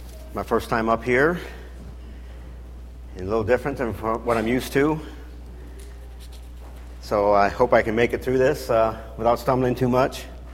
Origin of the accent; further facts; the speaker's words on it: Ohio, United States; And I'm from Ohio, and she's from Michigan, but we got southern roots, so I always call myself a Midwesterner with southern roots.